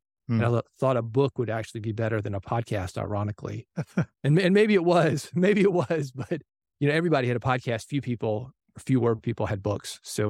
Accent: Nashville, Tennessee, United States; as a kid growing up in Nashville

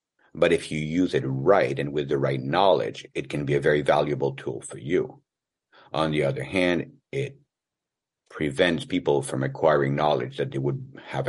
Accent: France; moved away as an adult; now in United States; So, yeah, I grew up in France. Mm-hmm. Went to business school over there.

